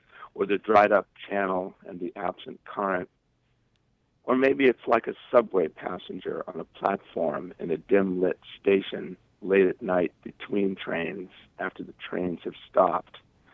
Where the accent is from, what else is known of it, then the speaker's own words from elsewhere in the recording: Boston, Massachusetts, United States; I grew up in Boston, and there's a subway system in Boston where it's called trolley, you know, streetcars, but they do go underground when you get into downtown Boston.